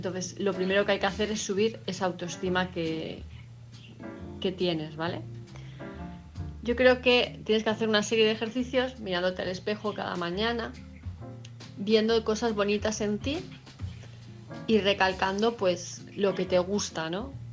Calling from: Palma, Balearic Islands, Spain; de Palma de Mallorca.

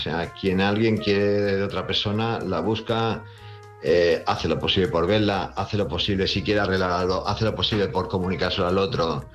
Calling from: Palma, Balearic Islands, Spain; de Palma, Mallorca

